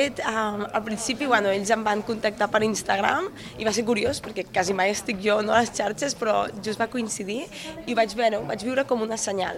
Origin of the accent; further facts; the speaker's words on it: Les Gunyoles, Catalonia, Spain; also born or lived in Vilafranca del Penedès; jo sóc d'aquí, sóc de les Gunyoles, però tota la vida he fet vida aquí a Vilafranca, visc a la Parellada, tot fem aquí